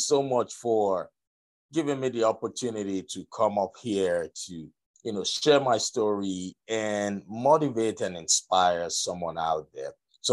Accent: Nigeria; I was born and raised in Nigeria.

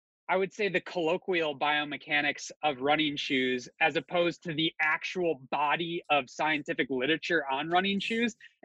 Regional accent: Michigan, United States; The place that I grew up hanging out was the running shoe store in town. I'm from Northern Michigan.

